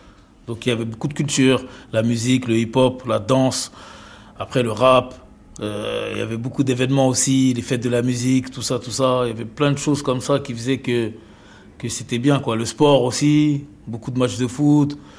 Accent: Clichy-sous-Bois, Île-de-France, France; Je suis né à Clichy-sous-Bois, au Chêne Pointu. J'ai grandi entre Clichy-sous-Bois et Montfermeil, les Bosquets. Les Bosquets, déjà, c'est une cité qui est isolée du monde extérieur.

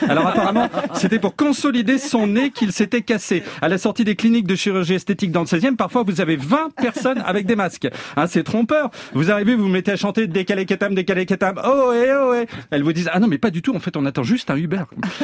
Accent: Pessac, Nouvelle-Aquitaine, France; born there; un jour de 74, je suis né à Pessac

